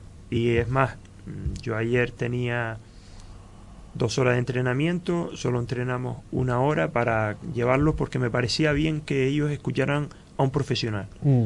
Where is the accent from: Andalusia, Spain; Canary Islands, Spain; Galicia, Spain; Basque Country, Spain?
Canary Islands, Spain; Sandía; mi niñez fue aquí debajo, en Sandía, y yo Sandía siempre lo llevo dentro, lo llevo en el corazón, porque claro, fueron 8 años viviendo aquí debajo, y fui criado aquí debajo